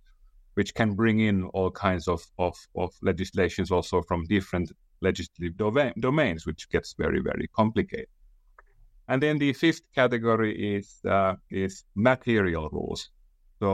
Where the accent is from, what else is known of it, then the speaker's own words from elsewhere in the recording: Finland; English is a second language; I'm from Finland